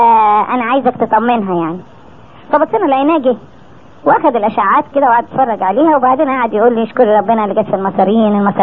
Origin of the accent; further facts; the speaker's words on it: Egypt; انا قلت يمكن لو حصلت عندنا في مصر كانوا قالوا دول اصلهم مش بيفهموا